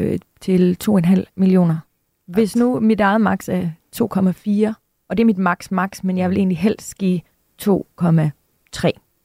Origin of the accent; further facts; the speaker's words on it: Jutland, Denmark; vi er fra Jylland.